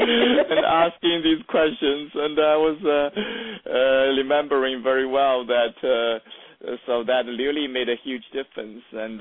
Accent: China; English is a second language; moved away as an adult; now in United States; I was raised in China in a small village and relatively unexposed

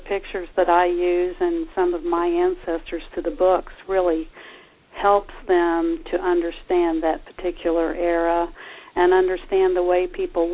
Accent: Croydon, Indiana, United States; the setting for the books, which is my hometown of Croydon, Indiana.

